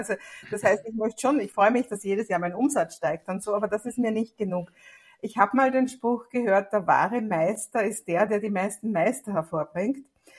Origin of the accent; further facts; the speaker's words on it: Vienna, Austria; ich komme aus Wien und habe 2 Kinder, die mittlerweile erwachsen sind